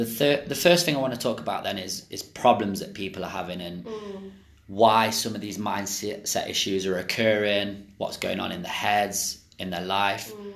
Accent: Nottingham, East Midlands, United Kingdom; She lectures right here in my hometown of Nottingham in the United Kingdom at Nottingham Trent University

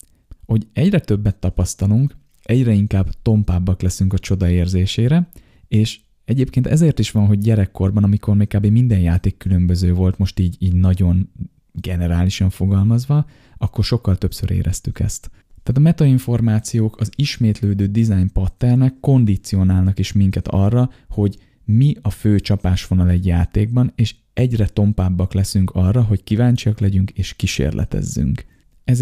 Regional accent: Kisújszállás, Jász-Nagykun-Szolnok, Hungary; még kisújszálláson, ahol én születtem, származom

